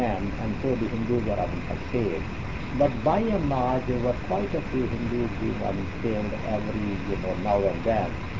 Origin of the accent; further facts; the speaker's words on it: Multan, Punjab, Pakistan; born there; I was born in Multan, which at that time was a city in India, but now it is right in the middle of Pakistan.